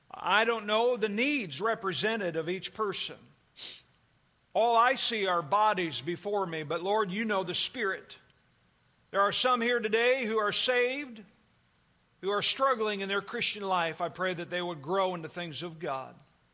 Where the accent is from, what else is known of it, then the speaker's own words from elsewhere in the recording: New England, United States; Now, I grew up in New England. Those were probably more hills than the people that grew out west and understand what the mountains are.